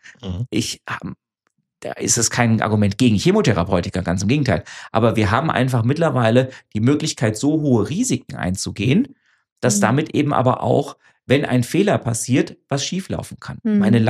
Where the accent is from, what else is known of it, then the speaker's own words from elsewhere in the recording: Frankfurt, Hesse, Germany; aber ich bin ja Frankfurter, insofern war das klar, dass ich nach Frankfurt will.